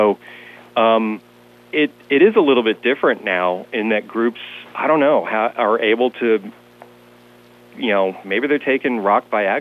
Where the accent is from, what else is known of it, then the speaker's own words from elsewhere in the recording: Detroit, Michigan, United States; You know, growing up in Detroit, you better know something about the blues and the history.